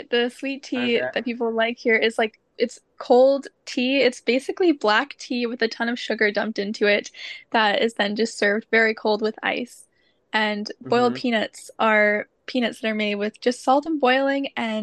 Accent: the South, United States; Yeah, well, first, I'm from the South in the U.S., and the Gothic literature and film scene is really big here

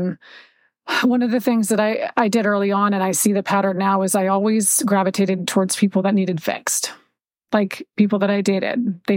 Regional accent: Seattle, Washington, United States; also born or lived in Montana; You know, I was born in Montana. I left there when I was young and moved to the state of Washington with my mom.

